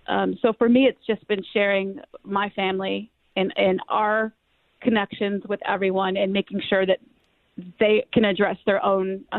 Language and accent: English; North Carolina, United States; also born or lived in Midwest; I grew up in North Carolina, yep.